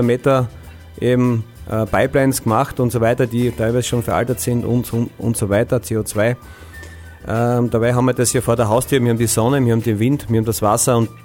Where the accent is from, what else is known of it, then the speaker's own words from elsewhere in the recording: Graz, Styria, Austria; Ich bin Made in Austria, ich komme aus Graz